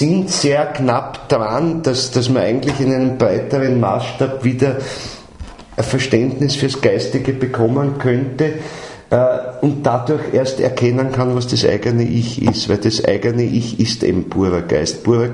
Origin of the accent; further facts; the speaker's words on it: Vienna, Austria; ich bin Wiener und nur Wiener, dann hat das mit mich noch nichts zu tun. Ich bin gern Wiener.